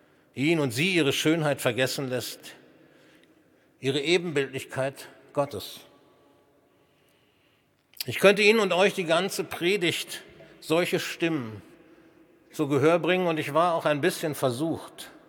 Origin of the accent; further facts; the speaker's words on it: Germany; Ich bin eine Deutsche und es ist mir wichtig, dass die Mehrheitsgesellschaft versteht, dass wir Sinti ebenfalls Deutsche sind.